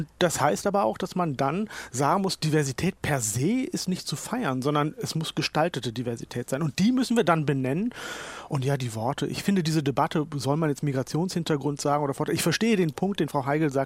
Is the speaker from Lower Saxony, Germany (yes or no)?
yes; Lower Saxony, Germany; Aber fahren Sie mal irgendwo aufs platte Land in Niedersachsen, wo ich herkomme